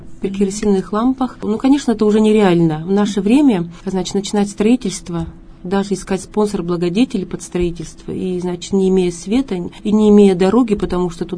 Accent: Kurgan Oblast, Russia; я родом из Курганской области, город Алматово есть такой.

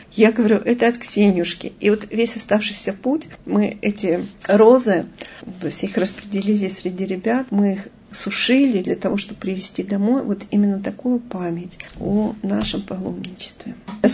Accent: Yekaterinburg, Sverdlovsk Oblast, Russia; И начинаем тихонечко ему объяснять, что мы из Екатеринбурга

